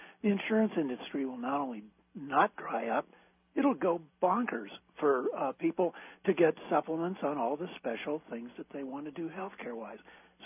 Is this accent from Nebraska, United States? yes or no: yes; Omaha, Nebraska, United States; and you know, I grew up in Omaha